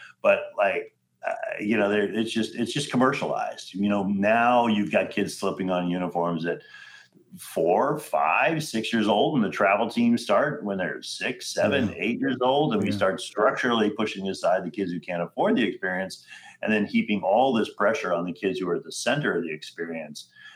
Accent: Florida, United States; I mean, when I was a kid growing up in Florida, I played organized sports

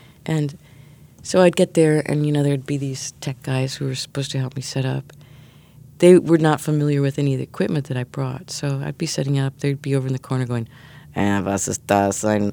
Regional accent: Illinois, United States; now in New York, United States; I grew up near Chicago and then moved to New York.

